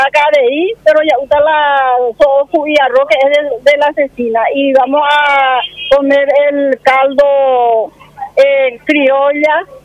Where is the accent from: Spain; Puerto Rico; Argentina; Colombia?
Argentina; San Juan, Misiones; de San Juan Misiones.